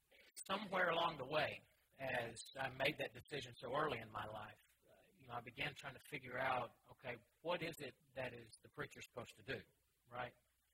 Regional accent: Huntsville, Alabama, United States; I grew up in Huntsville, Alabama. Grew up the family as part of a Christian family.

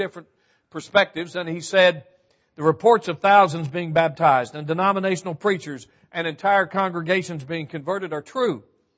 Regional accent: Texas, United States; now in Hamilton, United States; I said, I am from Texas, sir, but I have been, like Joseph in Egypt, exiled low these many years in Alabama. So I live in Hamilton

